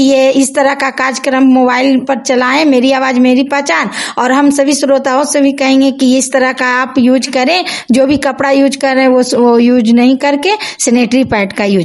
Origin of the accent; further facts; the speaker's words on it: Nagarnausa, Bihar, India; मैं नगर नौसा की रहने वाली हूँ।